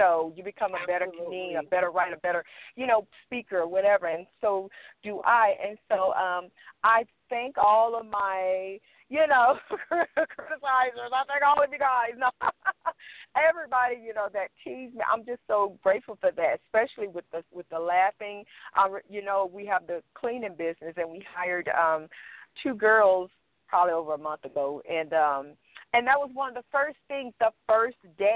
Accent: Southern United States, United States; accent: southern; I would be ashamed to talk because I was always being teased about my southern accent.

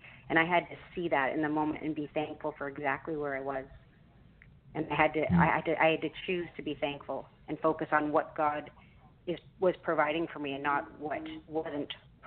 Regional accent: Canada; which as a Canadian, I'm not used to that because you have to go to the doctor's office for anything, any result.

